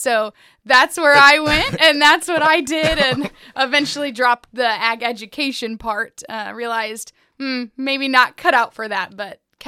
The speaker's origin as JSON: {"language": "English", "town": "Girard", "region": "Illinois", "country": "United States", "tie": "born or raised there", "said": "I'm originally from Macoupin County. I grew up in Girard, Verdon area, and went to North Mac High School."}